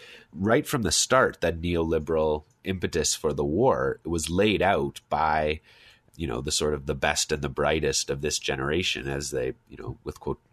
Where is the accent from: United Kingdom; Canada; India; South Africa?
Canada; as a Canadian, you know, the home of Michael Ignatieff